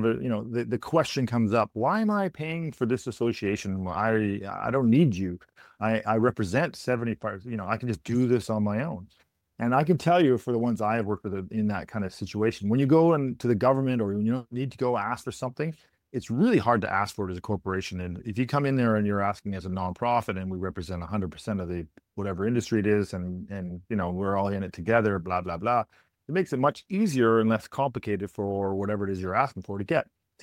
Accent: Canada; You know, but we're Canadian. You know, even that's just how we are.

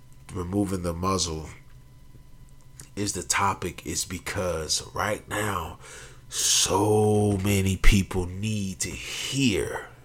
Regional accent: Georgia, United States; I'm not from California, I'm from Georgia.

